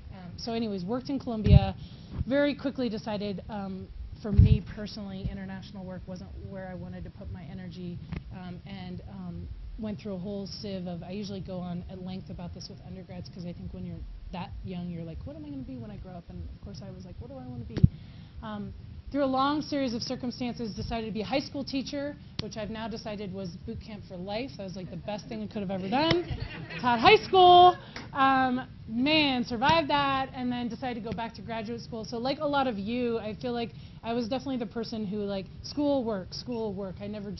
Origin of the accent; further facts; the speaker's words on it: Arizona, United States; My own background, so I grew up in Arizona, to the south of here, in a kind of a rednecky-ish kind of family, the youngest of five